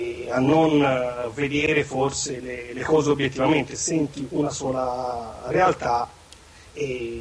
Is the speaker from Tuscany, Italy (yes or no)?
yes; Prato, Tuscany, Italy; io sono di Prato